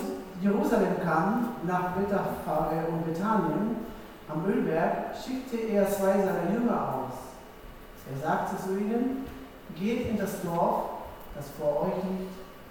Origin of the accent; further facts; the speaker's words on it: Temuco, Araucanía, Chile; German is a second language; Temuco ist die Stadt, wo ich herkomme. Chile ist das Land